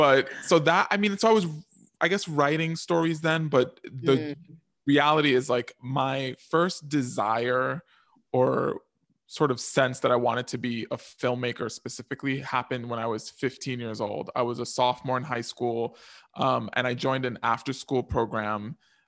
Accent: New York, United States; And I grew up in New York, and this was in the 80s.

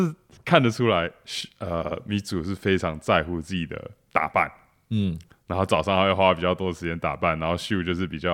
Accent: Taiwan; 没有，我们台湾人喜欢

